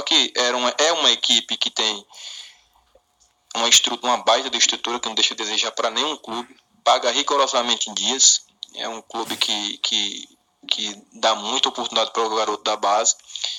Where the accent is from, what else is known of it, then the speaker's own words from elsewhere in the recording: Iguatu, Ceará, Brazil; also born or lived in Piauí; now in Juazeiro do Norte, Brazil; E hoje sou de Iguatu, nasci no Piauí, resido em Iguatu, mas moro em Juazeiro do Norte, Ceará.